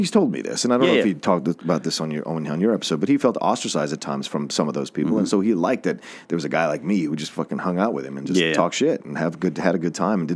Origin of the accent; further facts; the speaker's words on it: Virginia, United States; We were there for only maybe 6 months before we moved down to Virginia. Okay. So I was raised in Virginia, basically.